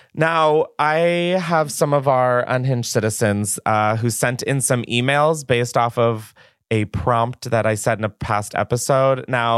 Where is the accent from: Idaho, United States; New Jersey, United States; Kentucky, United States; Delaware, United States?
Delaware, United States; Newark; Yeah, I grew up in Newark, Delaware.